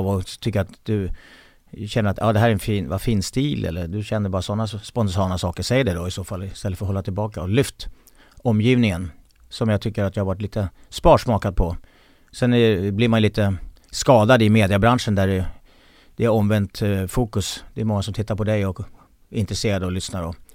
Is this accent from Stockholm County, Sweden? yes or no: yes; Bro, Stockholm County, Sweden; Det var i Bro.